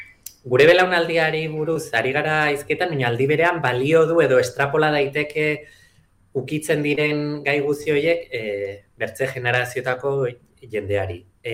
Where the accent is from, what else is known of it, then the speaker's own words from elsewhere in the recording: Lesaka, Navarre, Spain; Lesakan txikitan herriko dantza taldean, Tantirumairu euskal folklore taldean hasi nintzen